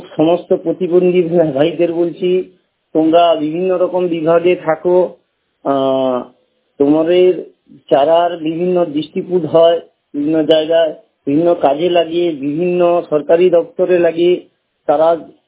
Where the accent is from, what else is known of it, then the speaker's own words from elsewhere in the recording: Contai, West Bengal, India; আমি পূর্ব মেদিনীপুরের, আমার বাড়ি পূর্ব মেদিনীপুর কাঁথি।